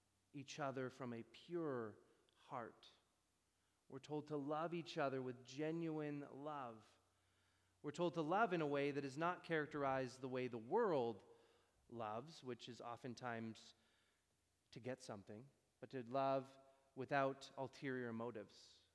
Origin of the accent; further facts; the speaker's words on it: Surrey, British Columbia, Canada; I grew up in Surrey. I think they give you a samosa when you leave the hospital when you're a newborn. I knew what a samosa was.